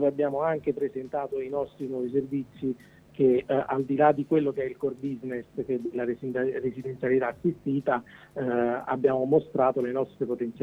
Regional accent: Campania, Italy; now in Tortona, Italy; sono nuovo nella realtà tortonese, poiché io sono campano, quindi mi sono trasferito da pochi giorni qui.

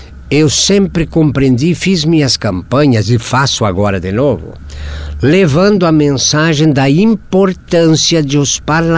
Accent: Arvorezinha, Rio Grande do Sul, Brazil; eu me criei em Arvorezinha, lá perto de Campos Borges

